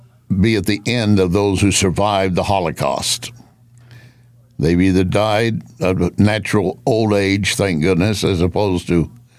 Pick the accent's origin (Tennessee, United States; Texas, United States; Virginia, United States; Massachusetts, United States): Texas, United States; I grew up in West Texas. I pointed that out to you before. Redneck oil field worker, West Texas, and proud of it. We lived in a mobile home. We moved repeatedly.